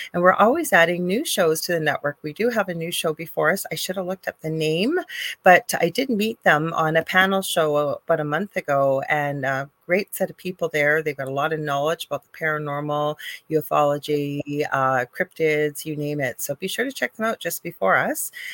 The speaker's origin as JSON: {"language": "English", "country": "Canada", "said": "I'm a Canadian psychic medium"}